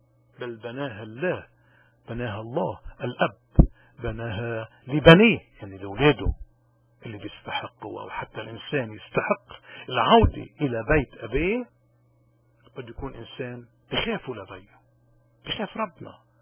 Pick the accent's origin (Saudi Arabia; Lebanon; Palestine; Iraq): Lebanon; خصوصا نحن كلبنانيين اليوم بلدنا عم بمر بصعوبات كتير